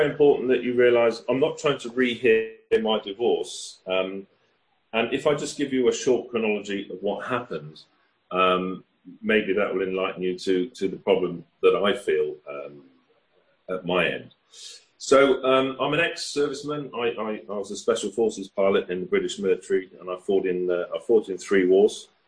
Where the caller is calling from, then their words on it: Italy; I'm calling from Italy, so if there's a problem with the internet connection, please forgive me.